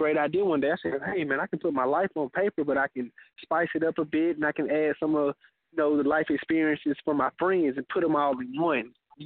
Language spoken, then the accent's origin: English; Mobile, Alabama, United States; I'm 23 years old. I'm from Mobile, Alabama. I have a lot of influence from California because a lot of my family is actually from Inglewood and the Watts area.